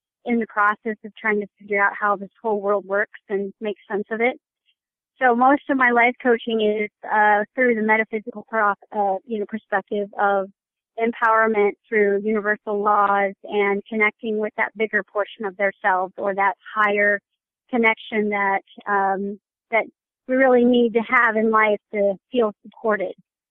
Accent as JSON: {"language": "English", "town": "Los Angeles", "region": "California", "country": "United States", "moved": "yes", "lives_now": "Kansas City, United States", "said": "Yep, sunny L.A. Yep. Yeah. Yes, L.A. girl. So I've been here for about 6 years now in Kansas City."}